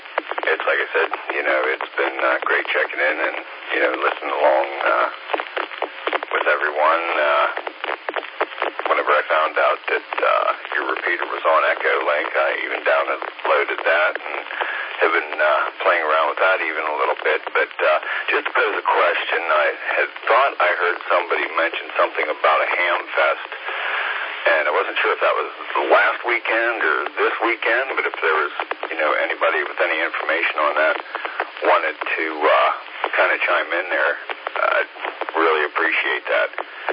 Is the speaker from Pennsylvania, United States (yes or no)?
yes; Clearfield, Pennsylvania, United States; I am originally from Western Pennsylvania, very small town, but a smaller town, Clearfield, Pennsylvania